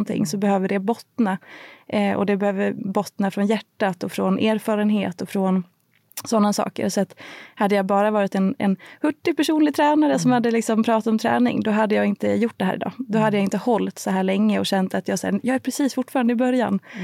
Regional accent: Dalarna County, Sweden; jag är uppvuxen i skidklubben hemma i Dalarna

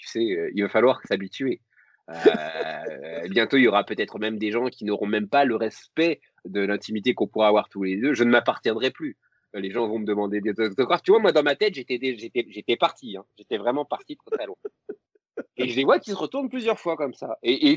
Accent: Grand Est, France; Tu sais, moi, je suis Lorrain

